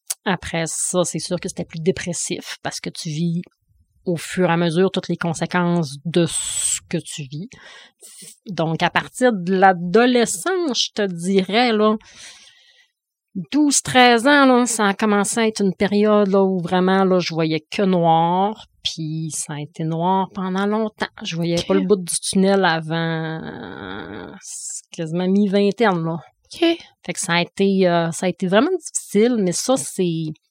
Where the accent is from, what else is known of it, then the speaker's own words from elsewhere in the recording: Saguenay, Quebec, Canada; also born or lived in Montreal; je viens du Saguenay. J'ai vieilli là jusqu'à un petit peu avant mes 20 ans. Puis je suis sortie 10 ans à Montréal faire mes études